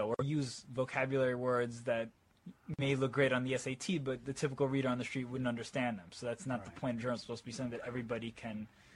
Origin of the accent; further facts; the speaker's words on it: Forest Hills, New York, United States; also born or lived in Flushing; Well, I grew up in Queens, so I'm local. I grew up in Forest Hills. I was born in Flushing, and I've lived my entire life in Queens.